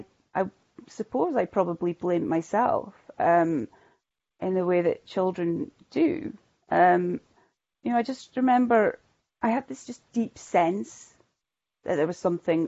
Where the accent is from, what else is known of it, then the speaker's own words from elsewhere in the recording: Shetland, Scotland, United Kingdom; I am from Shetland. I've always lived in Shetland, except for like 5 years when I was at university in Aberdeen.